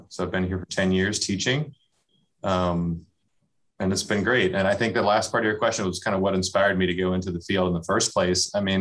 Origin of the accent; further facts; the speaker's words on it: Maryland, United States; I grew up in this area. I grew up in Maryland and attended college at University of Maryland College Park for mechanical engineering.